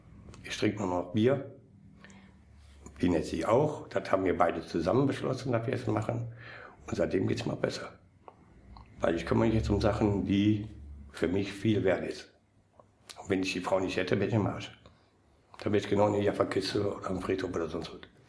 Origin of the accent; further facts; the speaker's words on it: Düsseldorf, North Rhine-Westphalia, Germany; Ich bin in Benrath geboren, 1965, bin jetzt 56 Jahre alt. Dann bin ich nach Düsseldorf-Flingern, von Flingern nach Rath.